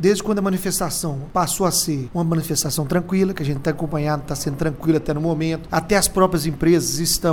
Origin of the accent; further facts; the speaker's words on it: Brazil; porque nós brasileiros, nós somos movidos muito por emoção